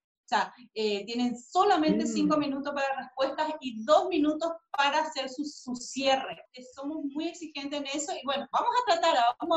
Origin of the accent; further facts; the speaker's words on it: Corrientes, Argentina; also born or lived in Buenos Aires; now in Paraguay; Yo soy binacional, nací en Argentina, nací en Buenos Aires, pero me crié en Corrientes, o sea que el país aparte. Pero hace 30 años que estoy acá en Paraguay, y entonces me considero binacional